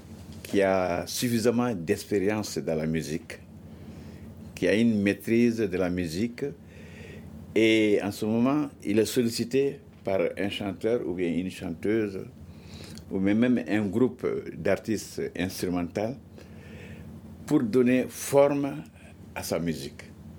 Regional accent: Cuba; moved away; Et quand je suis venu de Cuba

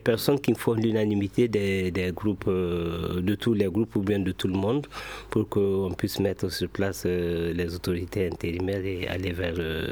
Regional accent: Mali; en tant que Malien

